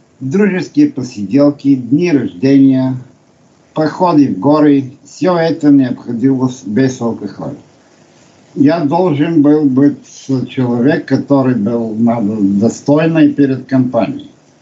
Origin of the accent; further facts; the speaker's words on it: Bulgaria; Russian is a second language; поскольку русский не является мой родным языком. Я из Болгарии.